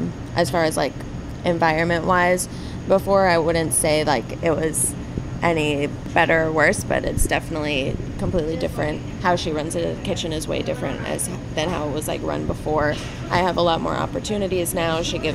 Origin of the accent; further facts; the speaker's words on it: North Carolina, United States; North Carolina.